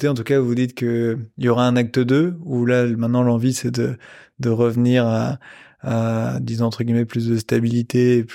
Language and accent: French; Brittany, France; Tu me fais plaisir, je suis breton, alors ça me parle particulièrement.